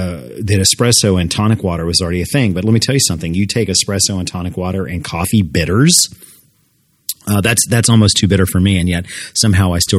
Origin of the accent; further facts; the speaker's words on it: California, United States; I love that drink because I grew up on Orange Julius's in California.